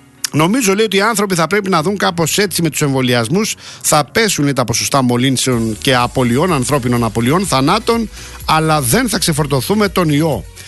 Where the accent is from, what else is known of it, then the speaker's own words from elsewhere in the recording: Rafina, Attica, Greece; Χιόνι στη Ραφίνα, στην πατρίδα μου, 1983, δεν θυμάμαι τι μέρα ήτανε.